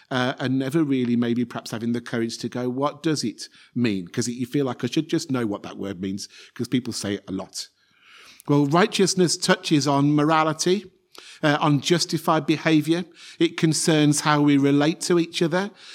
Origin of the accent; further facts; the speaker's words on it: Salford, North West England, United Kingdom; born there; I was born in Salford, in Greater Manchester. It's regarded as one of the poorest parts of the country.